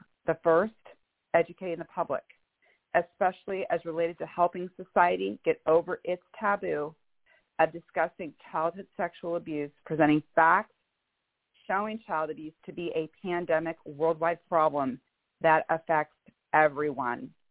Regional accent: Bellevue, Washington, United States; As I stated … I am from Bellevue, Washington

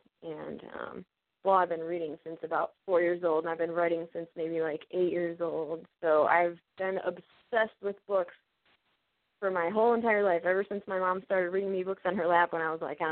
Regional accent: Ohio, United States; Well, I am from Ohio. I grew up and I still live in Northeast Ohio, so I'm an Ohioan through and through

